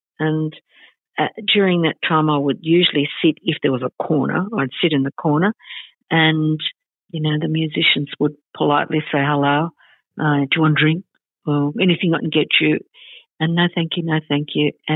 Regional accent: Australia; accent: Australian; fascinated by my Australian accent, which we laugh at because we think we just speak normally.

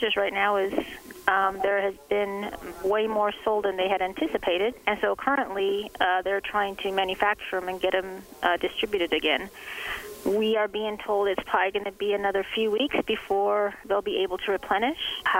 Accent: Colorado, United States; I'm actually from Colorado, and we would get this kind of situation during hunting season

